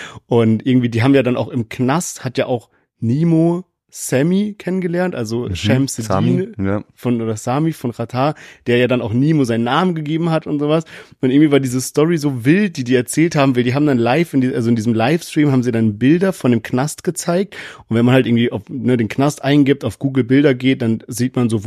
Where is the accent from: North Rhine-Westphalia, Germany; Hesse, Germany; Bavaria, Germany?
Hesse, Germany; Frankfurt; ich komme ja da so aus Frankfurt